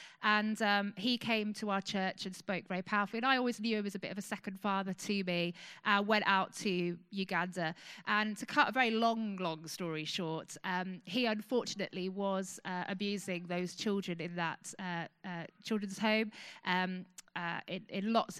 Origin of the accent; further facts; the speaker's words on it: South East England, United Kingdom; also born or lived in North Wales; I was born in North Wales, hence the name. Grew up in South England, so Berkshire.